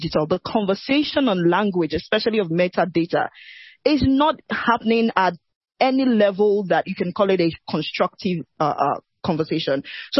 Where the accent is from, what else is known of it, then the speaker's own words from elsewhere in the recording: Nigeria; now I'm speaking as a Nigerian